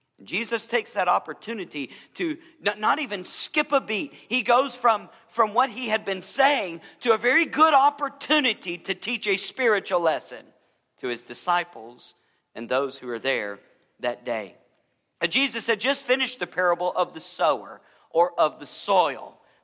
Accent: Alabama, United States; also born or lived in Georgia; I remember growing up in Alabama and Georgia

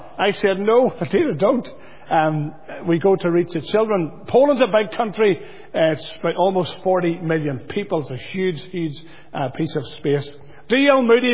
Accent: Lisburn, Northern Ireland, United Kingdom; I grew up in Lisburn Church, and your minister was always in the background.

